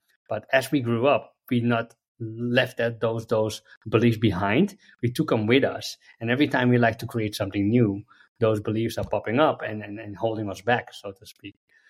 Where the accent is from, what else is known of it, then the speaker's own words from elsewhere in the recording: Amsterdam, North Holland, Netherlands; English is a second language; I'm Dutch, okay. Born and raised in Amsterdam. Yeah, born and raised in Amsterdam. As a kid, grow up with everything that Amsterdam has to offer, from smoking weed to drinking alcohol to having parties.